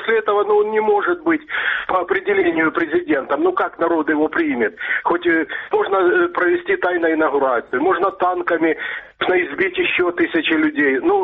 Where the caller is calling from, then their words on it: Dnipro, Dnipropetrovsk Oblast, Ukraine; город Днепр.